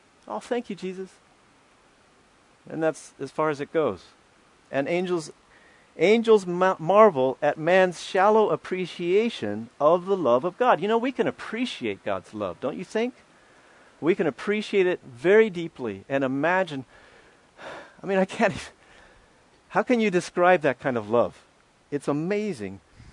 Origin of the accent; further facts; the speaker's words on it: Tennessee, United States; Sorry, I'm from Tennessee. I said you all.